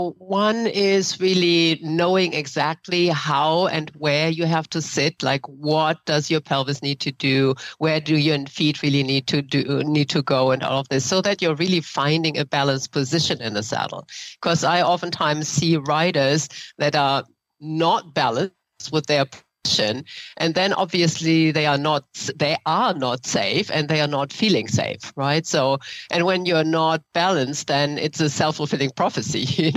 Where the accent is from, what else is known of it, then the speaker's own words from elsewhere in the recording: Germany; now in San Francisco, United States; No, I grew up in Germany.